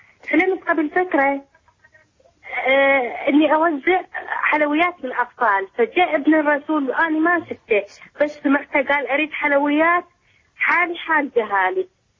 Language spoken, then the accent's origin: Arabic; Iraq; من العراق.